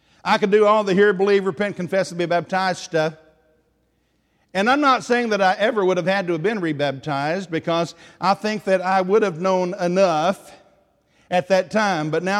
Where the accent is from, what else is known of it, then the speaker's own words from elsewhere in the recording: Tennessee, United States; And I will say, now, I'm from Tennessee.